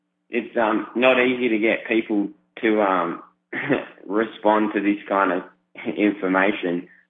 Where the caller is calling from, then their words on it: Perth, Western Australia, Australia; Yeah, I'm calling from Perth in Australia.